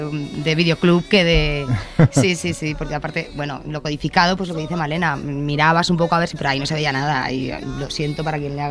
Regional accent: Community of Madrid, Spain; somos madrileños. Mi familia es castellana, es de Ávila, pero no de Valladolid

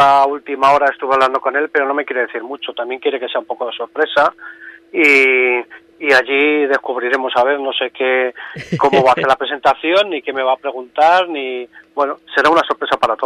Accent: Béjar, Castile and León, Spain; la verdad es que a mí me hace muchísima ilusión, además, siendo en mi pueblo

